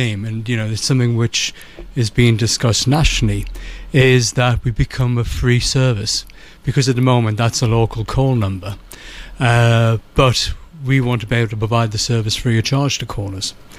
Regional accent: North East England, United Kingdom; I'm originally from Tyneside.

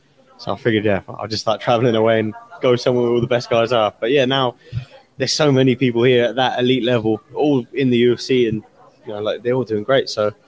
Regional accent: United Kingdom; As a British person and an MMA fan, I want all the British guys to do well anyway

